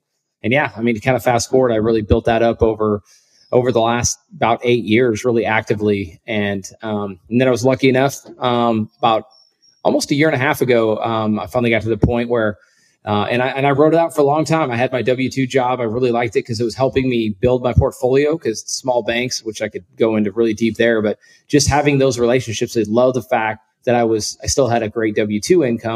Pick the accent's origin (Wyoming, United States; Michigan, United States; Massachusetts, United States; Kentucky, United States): Wyoming, United States; So I grew up in Wyoming.